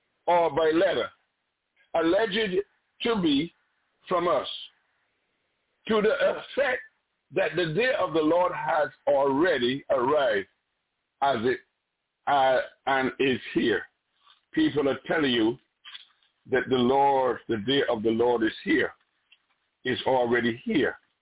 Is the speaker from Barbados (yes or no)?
yes; Barbados; I shared this sometime back in the country that I grew up in Barbados.